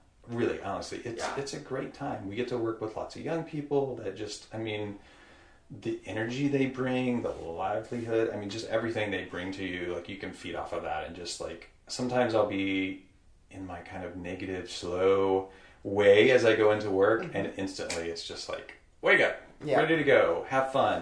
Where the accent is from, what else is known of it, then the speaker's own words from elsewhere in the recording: Trenton, Missouri, United States; moved away as an adult; Trenton, Missouri.